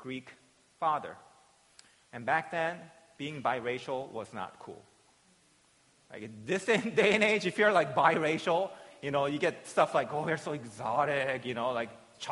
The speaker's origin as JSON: {"language": "English", "country": "South Korea", "tie": "born or raised there", "said": "even maybe 30, 40 years ago, where I was born and raised in Korea, if you were"}